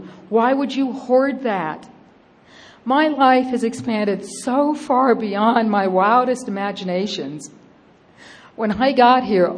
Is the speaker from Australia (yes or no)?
no; Wetumpka, Alabama, United States; I'm from Wetumpka, Alabama.